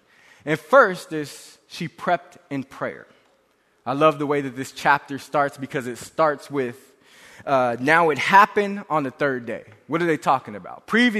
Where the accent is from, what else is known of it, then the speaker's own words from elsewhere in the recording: San Bernardino, California, United States; but I'm from San Bernardino, so I'm hitting people with my Bibles.